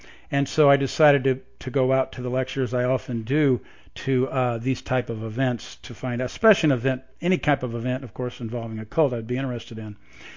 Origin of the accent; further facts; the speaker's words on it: Indiana, United States; actually Jim Jones was from my home state of Indiana.